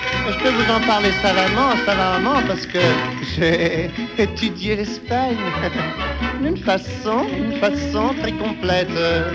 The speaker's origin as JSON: {"language": "French", "country": "France", "said": "Je suis français, moi, je suis français."}